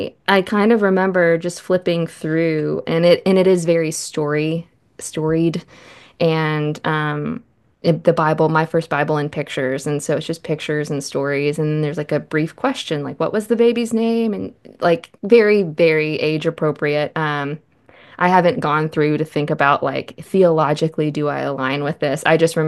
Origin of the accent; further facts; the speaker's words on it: the South, United States; I grew up in the American South where that's kind of like in the water.